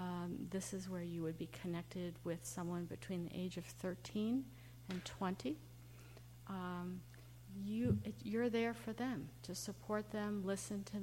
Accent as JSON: {"language": "English", "country": "United States", "tie": "born there", "said": "I'm totally atypical, being American-born white woman."}